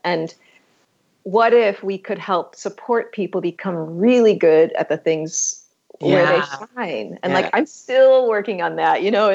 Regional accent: United States; I'm American.

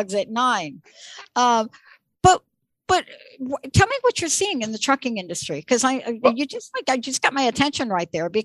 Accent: New York City, New York, United States; I grew up in New York. I know what it's like to walk down an alley in New York and have somebody walk up behind you and hold a knife to your neck.

